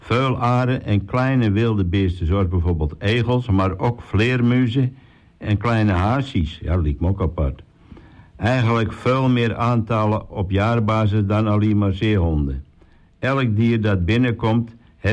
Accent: Blokker, North Holland, Netherlands; Ik kom uit Horen en ik ben opgegroeid in Blokker.

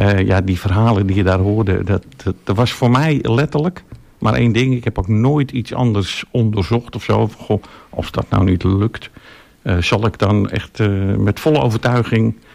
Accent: Amsterdam, North Holland, Netherlands; also born or lived in Huizen; dat heb je aangekondigd. Geboren in Amsterdam. En daar heb ik mijn lagere school afgemaakt. En toen dat klaar was, zijn we verhuisd met mijn ouders naar Huizen, vlakbij Hilversum.

